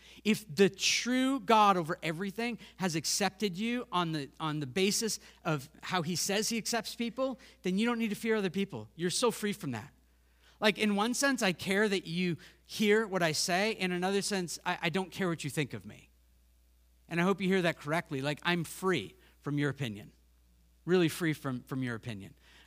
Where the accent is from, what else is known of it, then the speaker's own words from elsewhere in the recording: United States; I caught my heart this week because I'm American.